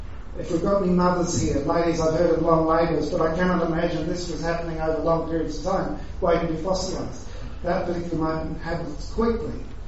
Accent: Queensland, Australia; See, as a Queenslander, I can tell you that I've never seen a local flood in Queensland that had nice, clean water flowing.

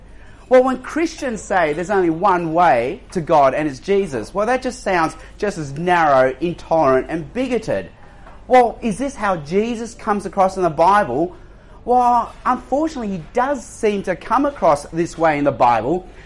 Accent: Australia; also born or lived in Hong Kong; This is a picture of my parents and me as a baby in the 1960s. This is when we moved from Hong Kong to Australia.

